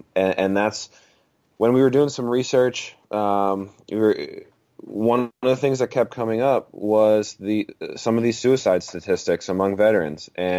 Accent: New Jersey, United States; It's also close to where I grew up. I'm originally from South Jersey.

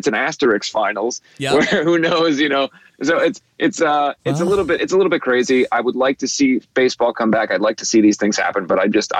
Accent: Cincinnati, Ohio, United States; we did not have an NBA team growing up in Cincinnati.

